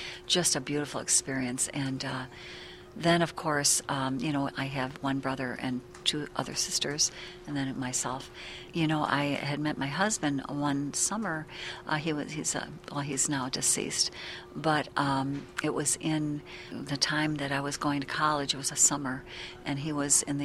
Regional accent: Des Plaines, Illinois, United States; I grew up in Des Plaines, Illinois.

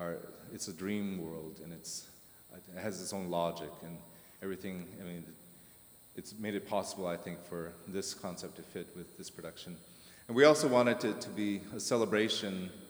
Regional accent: Arctic Village, Alaska, United States; many of the elders I grew up with in Arctic Village.

